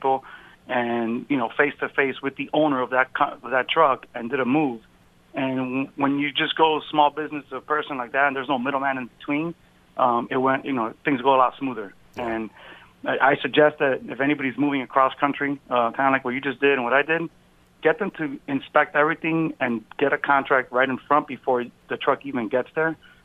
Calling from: Glastonbury, Connecticut, United States; Glastonbury, Connecticut.

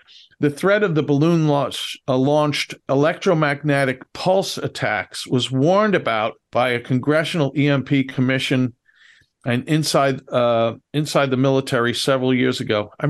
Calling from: Milford, Connecticut, United States; I'm talking from Milford, Connecticut, where we have like minus 3 degrees here.

